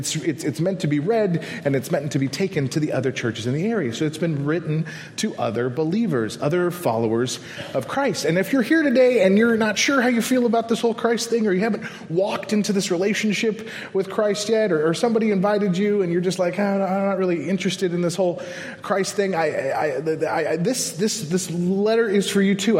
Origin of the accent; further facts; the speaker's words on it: United States; he found out I was from New York and New Jersey